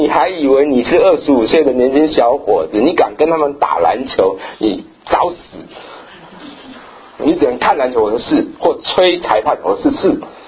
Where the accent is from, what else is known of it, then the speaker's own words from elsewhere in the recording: China; 我常常我是中国人啊，我不知道你到了美国剪头发是找谁剪